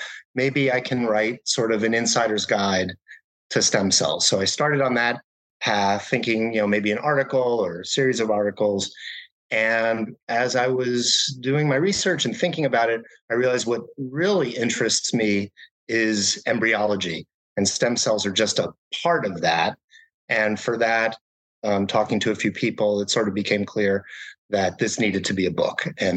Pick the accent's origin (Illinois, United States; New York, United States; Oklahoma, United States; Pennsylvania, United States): New York, United States; New York City; So I grew up in New York City, and it's not the first place you think of when you think of, you know, the animal world and nature.